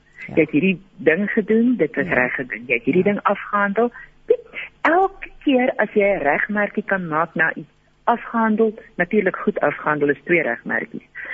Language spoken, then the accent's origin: Afrikaans; Johannesburg, Gauteng, South Africa; ek is Johannesburger en ek het 'n redelike tyd in die Kaap spandeer op 'n projek